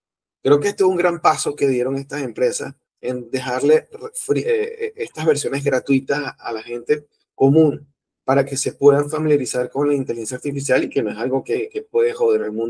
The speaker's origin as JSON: {"language": "Spanish", "town": "Barquisimeto", "region": "Lara", "country": "Venezuela", "also_born_or_lived": "Margarita", "said": "Yo estuve viviendo, yo soy de acá de Barquisimeto, pero estuve viviendo como casi 6 años en Margarita. Regreso en el 2014"}